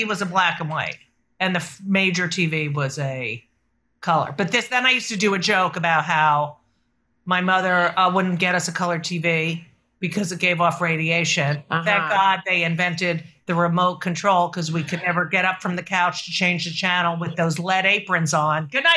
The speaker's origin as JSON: {"language": "English", "region": "New Jersey", "country": "United States", "tie": "born or raised there", "said": "And I love the name Trenton because I grew up in New Jersey and that is the capital of New Jersey."}